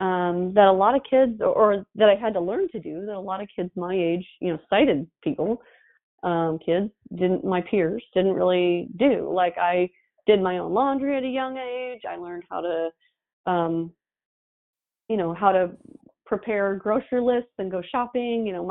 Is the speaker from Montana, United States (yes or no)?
no; Valparaiso, Indiana, United States; Yeah, so I was born, I'm from Indiana originally, and I was born in Valparaiso, which is near Chicago.